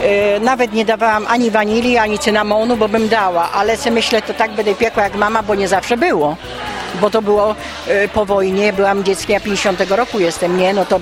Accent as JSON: {"language": "Polish", "town": "Kruszyna", "region": "Opole Voivodeship", "country": "Poland", "said": "jestem ze wsi Kruścina w gminie Lewin Brzeski"}